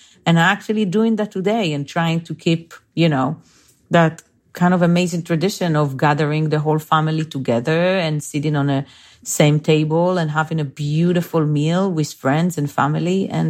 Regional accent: Bnei Brak, Central District, Israel; English is a second language; So I grew up in a small town called Bnei Brak. And this is like 5-7 minutes from Tel Aviv, from the center.

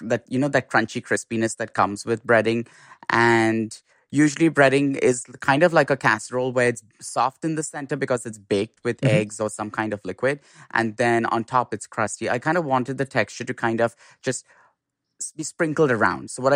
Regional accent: Mumbai, Maharashtra, India; And in India, I grew up in Bombay

